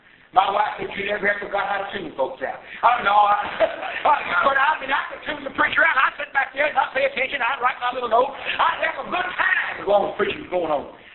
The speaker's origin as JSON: {"language": "English", "region": "Texas", "country": "United States", "tie": "born there", "said": "I went back to that, I played in Marshall, Texas. I'm a Texan by birth."}